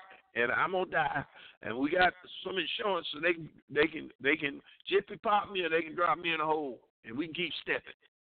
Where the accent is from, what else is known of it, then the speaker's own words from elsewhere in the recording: South Carolina, United States; I come out of the civil rights area because I am from South Carolina, so I was a part of the movement